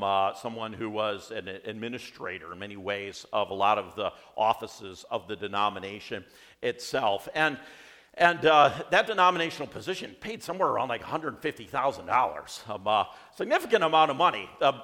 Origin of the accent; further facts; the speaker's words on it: Coopersville, Michigan, United States; I grew up in Coopersville, so not that far from here.